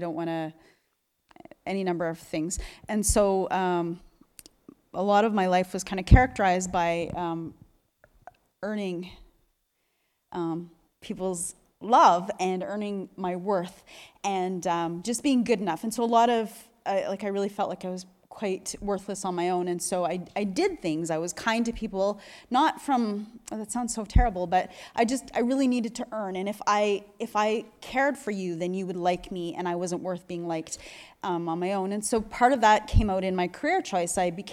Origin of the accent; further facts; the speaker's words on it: Sudbury, Ontario, Canada; I grew up in Sudbury, Ontario. So that's Northern Ontario. And my parents went to a Presbyterian church.